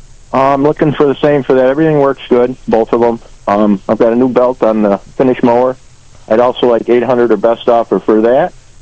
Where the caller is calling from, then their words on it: Attica, New York, United States; I'm calling from Attica.